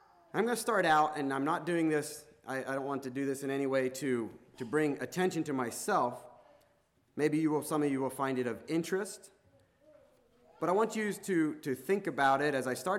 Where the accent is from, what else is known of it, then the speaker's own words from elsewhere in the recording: Versailles, Missouri, United States; also born or lived in Lancaster, Pennsylvania; I was born in Lancaster on June 26, 1989. I spent the first 9 months of my life in a house trailer along Little Britain Church Road. At that point, my parents packed up and moved to Versailles, Missouri, and built and started a hog farm.